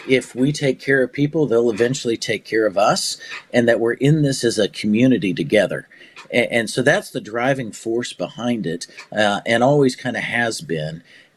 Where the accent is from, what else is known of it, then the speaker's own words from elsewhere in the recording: Spokane, Washington, United States; born there; So, you know, I was born in Spokane, Washington. I got blessed to go to college in Spokane.